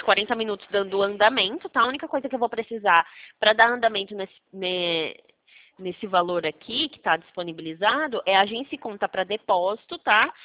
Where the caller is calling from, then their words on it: Sumaré, São Paulo, Brazil; Nós somos aqui de São Paulo. É, na verdade, somos de Sumaré, do interior de São Paulo, tá? É uma cidade do interior de São Paulo.